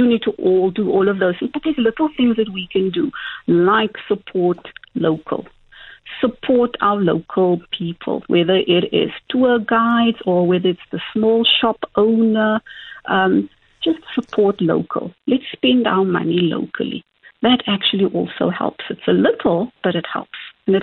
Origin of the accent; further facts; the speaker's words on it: South Africa; I think that we as a South African society, 30 years into our democracy, I think it's fair that we review it.